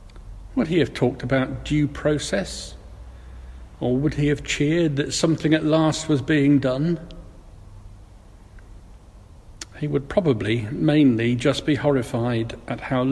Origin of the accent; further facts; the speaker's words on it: Bristol, South West England, United Kingdom; Edward Colston in my hometown of Bristol